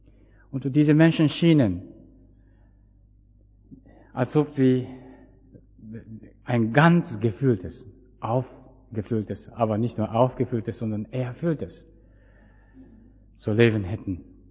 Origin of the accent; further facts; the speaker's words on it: Japan; German is a second language; ich bin in Japan geboren worden. Ich wuchs dort auf